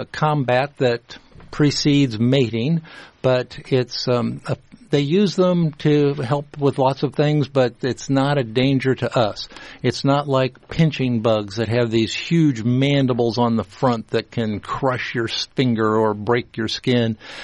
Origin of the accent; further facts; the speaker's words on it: Ohio, United States; now in Iowa, United States; When I came from Ohio way back in 1977, I thought I had left earwigs behind because they were common in Ohio where I grew up, and then I came to Iowa.